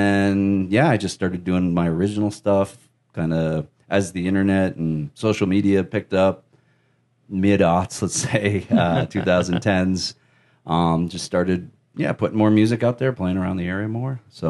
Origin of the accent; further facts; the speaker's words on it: Leominster, Massachusetts, United States; I'm from Leominster, Mass, originally.